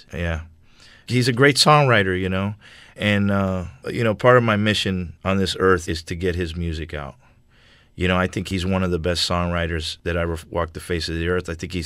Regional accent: Coral Gables, Florida, United States; I grew up in Coral Gables, not too far from Little Havana, actually. I lived out on the border off of Lejeune Road, and used to make many trips to Little Havana.

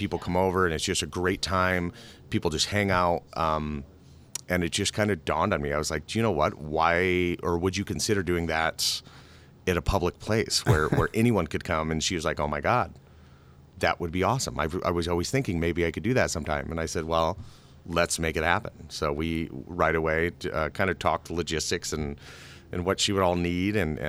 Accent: Sioux City, Iowa, United States; also born or lived in Denver, United States; Well, you know, I grew up in Sioux City. Born in Denver, Colorado, moved here when I was younger, when I was just a kid

